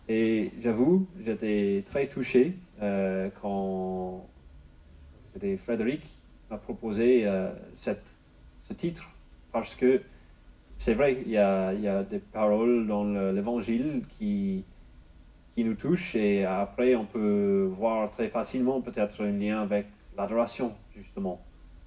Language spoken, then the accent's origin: French; Ireland; French is a second language; now in France; Et sans doute, vous avez repéré un accent un petit peu pas d'ici. Et je viens d'Irlande, au pays d'Irlande, mais j'habite maintenant peut-être depuis 5-6 ans dans le sud de votre beau pays